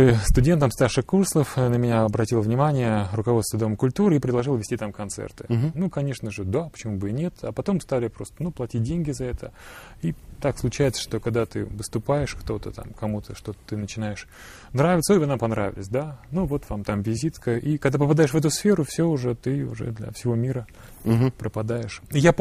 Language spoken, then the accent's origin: Russian; Moscow, Russia; born there; Родился в Москве.